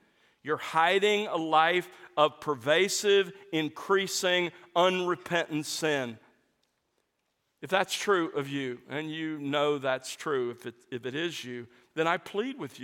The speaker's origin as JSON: {"language": "English", "region": "Alabama", "country": "United States", "tie": "born or raised there", "said": "Some of you know that I grew up in South Alabama, and our family lived on the edge of civilization"}